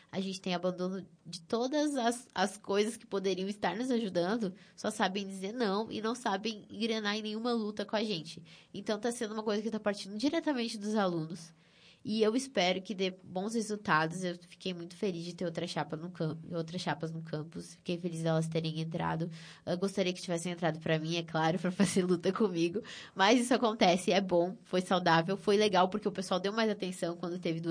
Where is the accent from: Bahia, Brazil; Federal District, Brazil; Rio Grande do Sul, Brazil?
Rio Grande do Sul, Brazil; Frederico Westphalen; eu tenho consciência que eu sou de Frederico